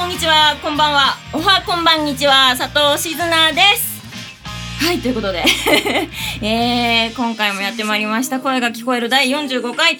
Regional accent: Aomori, Japan; 私の地元青森なんですけど、まあ青森ではもうすっかり雪が積もっているんだろうなと思いつつ毎日を過ごしております。

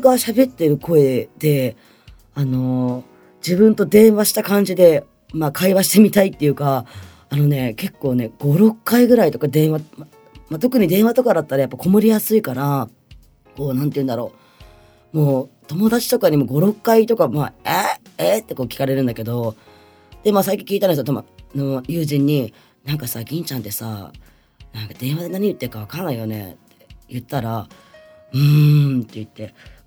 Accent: Ibaraki, Japan; now in Tokyo, Japan; 私東京に住んでるんですけど、東京にいるのがちょっと本当怖くて、だからもう地元が茨城なんだけど、茨城にしばらく帰ろうかなっていうのもちょっと悩んでるんですよね。

